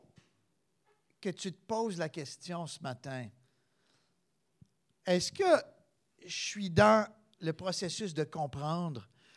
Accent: Quebec, Canada; Les Québécois, nous, on peut dire, la majorité en tout cas, on est héritiers des Français, qui étaient les ennemis des Anglais.

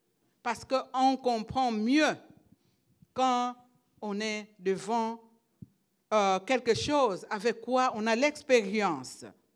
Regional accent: Quebec, Canada; chez nous ici, parce que je suis québécoise aussi.

